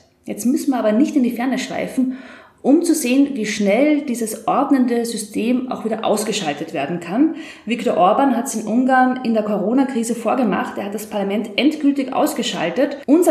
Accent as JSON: {"language": "German", "country": "Austria", "said": "wie es bei uns in Österreich heißt"}